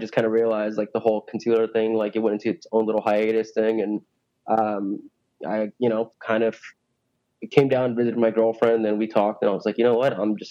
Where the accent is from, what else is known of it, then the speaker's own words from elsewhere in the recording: Louisville, Kentucky, United States; I don't know that much, but I was from Louisville, and I'll tell you about that.